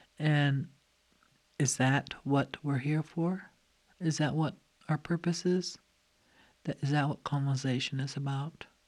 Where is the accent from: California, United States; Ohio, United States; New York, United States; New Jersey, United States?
California, United States; California. That's in the northeastern Sierras, close to the border of California. I was always proud of being Indian.